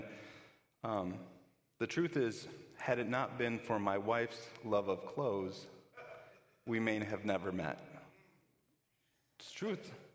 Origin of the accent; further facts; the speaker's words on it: Kenosha, Wisconsin, United States; And I grew up in Kenosha